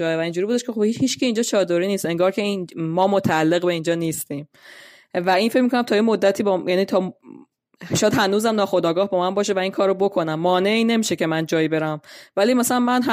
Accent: Iran; moved away as an adult; الان که از ایران اومدم اینجا و حجاب دارم، به وضوح من به عنوان یه خانوم مسلمان

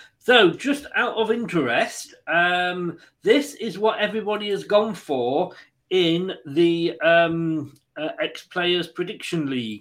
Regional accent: North East England, United Kingdom; I'm a Geordie and I predicted a 2-0 to win for Villa.

